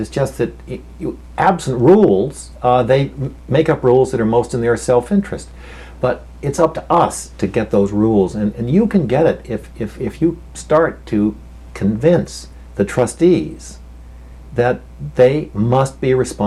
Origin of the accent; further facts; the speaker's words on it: Maine, United States; And if you come to my home state of Maine